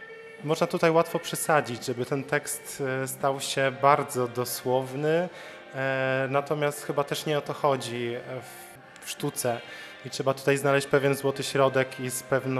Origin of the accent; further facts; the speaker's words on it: Ustroń, Silesian Voivodeship, Poland; moved away as an adult; now in Bydgoszcz, Poland; jestem bydgoszczaninem z wyboru, chociaż pochodzę z Beskidów, z miasta uzdrowiska Ustroń. To już od ponad 8 lat tutaj mieszkam. Przeprowadziłem się tutaj na studia, żeby studiować w Akademii Muzycznej.